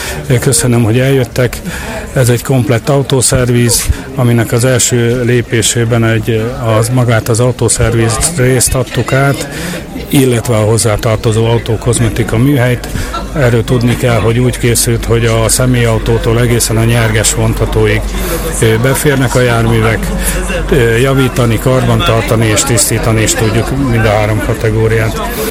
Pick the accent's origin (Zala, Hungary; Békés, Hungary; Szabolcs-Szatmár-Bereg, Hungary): Békés, Hungary; Gyula; Itt születtünk, volt lehetőségünk elhagyni a megyét, az országot, soha nem mentünk el. Itt maradtunk